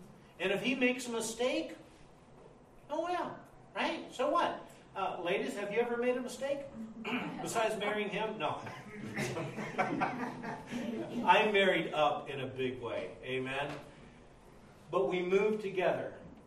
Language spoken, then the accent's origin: English; Slidell, Louisiana, United States; I'm from Slidell, Louisiana. A little different there.